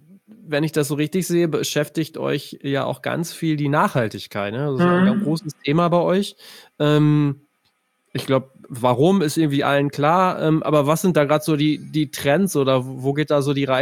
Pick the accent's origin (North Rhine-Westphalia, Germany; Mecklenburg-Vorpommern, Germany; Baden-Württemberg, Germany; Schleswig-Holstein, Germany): North Rhine-Westphalia, Germany; ich komme ja aus der Nähe von OWL, da gibt es so eine ganz lange Tradition dieser Umsonst- und Draußen-Festivals.